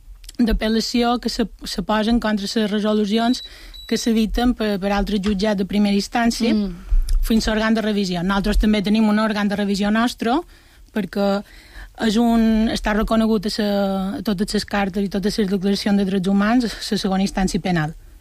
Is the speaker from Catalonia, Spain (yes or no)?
no; Sa Pobla, Balearic Islands, Spain; Jo vos he de dir que jo som de Sa Pobla